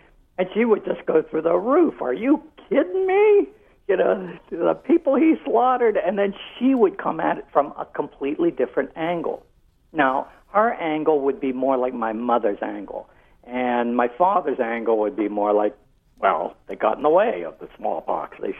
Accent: Norvelt, Pennsylvania, United States; Yes. Well, I'm from Norvelt, Pennsylvania.

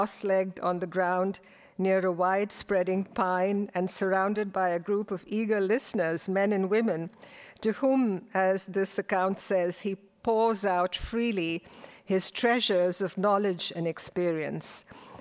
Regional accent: India; moved away as an adult; when I grew up in India, and I'd never been to America till I was in my early 30s

